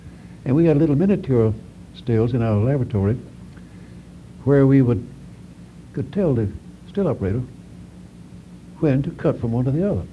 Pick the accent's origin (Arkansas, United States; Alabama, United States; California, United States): Alabama, United States; I came from Alabama, and as a young boy, I would visit my grandparents up on the Cahaba River